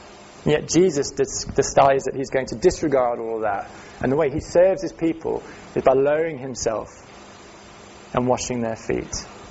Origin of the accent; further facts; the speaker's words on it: South Africa; Growing up in South Africa, there were some jobs, and this was a natural thing that you see as a part of the culture